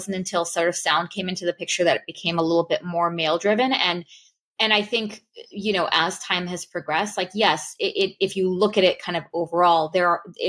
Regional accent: Glendale, California, United States; Well, I'm Armenian, and my parents immigrated here before they even met, and they got married here. So I was born here in Glendale, which is a very heavily populated Armenian community. I went to an Armenian school. So I was like born and raised here my whole life.

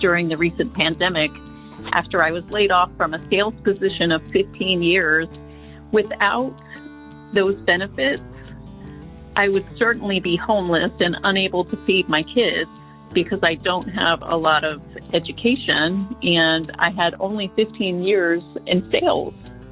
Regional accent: Tampa, Florida, United States; I'm from Tampa, Florida.

